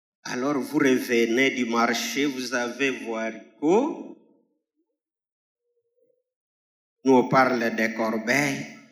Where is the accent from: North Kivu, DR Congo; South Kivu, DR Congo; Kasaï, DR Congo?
North Kivu, DR Congo; Beni; now in Goma, DR Congo; Je ne vous ai pas dit d'où je suis venu. Je suis venu de Béni. Vous connaissez ce qui se passe à Béni.